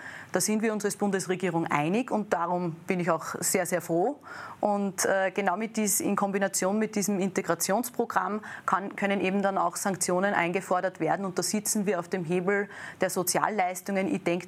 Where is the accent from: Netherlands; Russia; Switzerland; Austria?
Austria; Linz, Upper Austria; born there; In meiner Geburtsstadt Linz